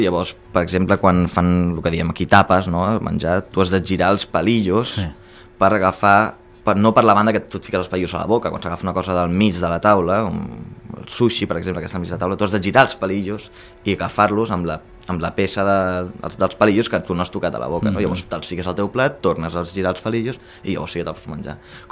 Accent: Reus, Catalonia, Spain; pues jo soc de Reus, que és on va néixer Gaudí.

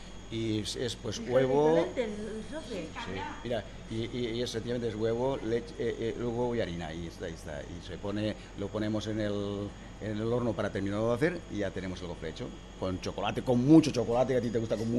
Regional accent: Ibi, Valencian Community, Spain; L'aivense vol dir que som del poble d'Ibi.

